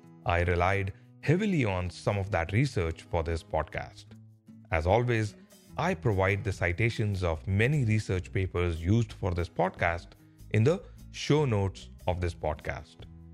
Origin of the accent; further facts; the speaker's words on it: India; I grew up in India and lived and worked in a number of countries before going for a doctoral education.